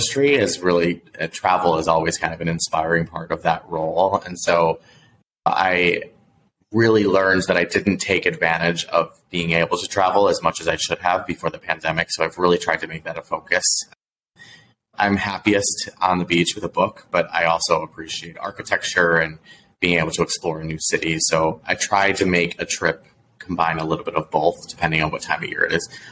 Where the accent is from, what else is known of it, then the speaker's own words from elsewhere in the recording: Ohio, United States; Well, I grew up in Northeast Ohio, so most of my kind of career has really grown through the hotel industry.